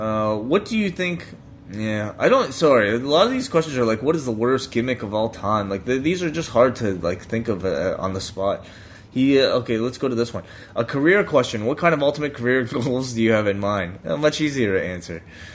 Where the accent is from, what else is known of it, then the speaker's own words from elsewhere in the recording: Hong Kong; I mean, I came from Hong Kong